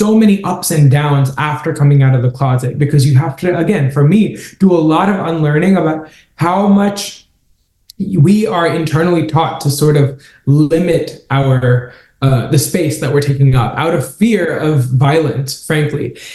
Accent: India; moved away; I feel like as Indian people and as immigrants, especially, it can be so easy to blame our upbringing on why our mindset is the way it is.

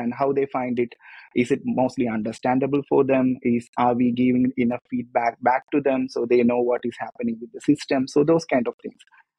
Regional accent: Kerala, India; now in Barcelona, Spain; So basically, I come from the God's own country of India, Kerala. We call it God's own country, but it's not a country. It's a state in India. And I'm currently based on Barcelona

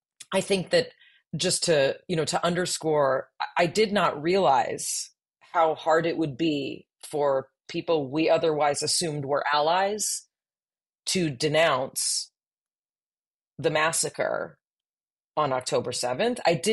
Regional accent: Los Angeles, California, United States; I was raised in Los Angeles. I went to public school. Most of the kids in my classes were, children of immigrants from Central America, from Mexico, from Korea.

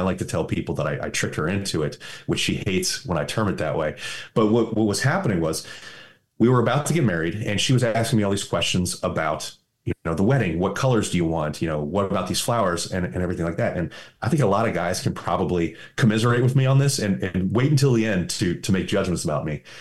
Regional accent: East Coast, United States; It's different than where I grew up on the East Coast.

